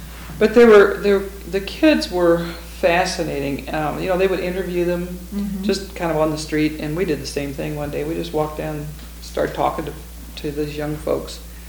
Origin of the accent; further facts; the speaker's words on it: Denver, Colorado, United States; I'm from Denver. Okay. Yeah, I live in Denver.